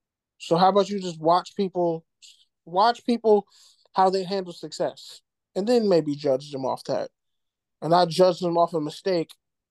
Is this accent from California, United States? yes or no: yes; California, United States; And I'm from Cali. I watched both those cats.